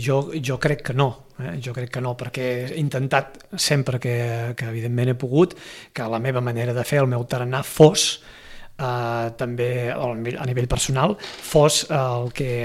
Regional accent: Sitges, Catalonia, Spain; soc fill de Sitges i nascut aquí, viscut aquí des de ben petit, nascut a Vilafranca, perdó, perquè el primer lloc on vaig obrir els ulls era Vilafranca, però al cap de pocs dies vaig venir cap a Sitges

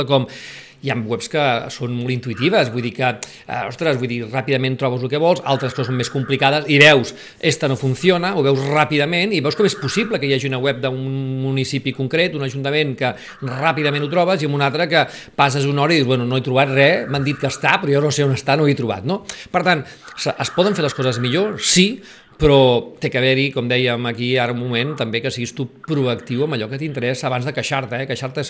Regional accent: Sitges, Catalonia, Spain; com que soc de Sitges, ja ho sé.

